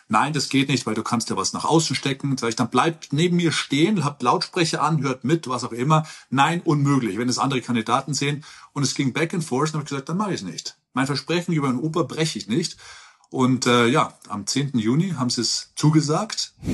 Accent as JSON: {"language": "German", "town": "Ergolding", "region": "Bavaria", "country": "Germany", "tie": "born or raised there", "said": "Ich bin so ein Bauer, ich bin in Ergolding aufgewachsen, zur damaligen Zeit 10.000 Einwohner. Wir waren das letzte Haus bei den Feldern. Ich bin zwischen Kühen und Odel aufgewachsen, ja, voll der Bauer. Und dann von Ergolding nach Landshut, von Landshut nach München, von München nach L.A."}